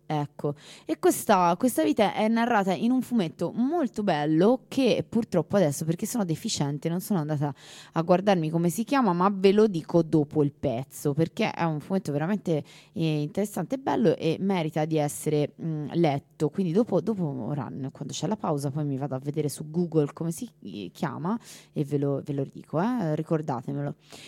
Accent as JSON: {"language": "Italian", "town": "Florence", "region": "Tuscany", "country": "Italy", "said": "da fiorentina mi sento punta e colta nel vivo"}